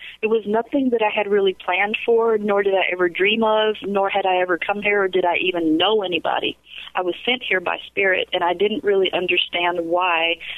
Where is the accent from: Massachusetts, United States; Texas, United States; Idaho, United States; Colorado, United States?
Texas, United States; Dallas; now in Hawaii, United States; Yep, I was raised in Dallas, but I'm first-generation American-born. My family is from Central America.